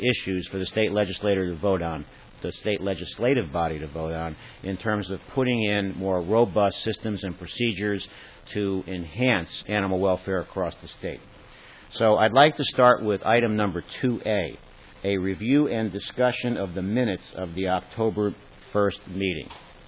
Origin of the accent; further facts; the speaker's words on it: North Haven, Connecticut, United States; from North Haven, Connecticut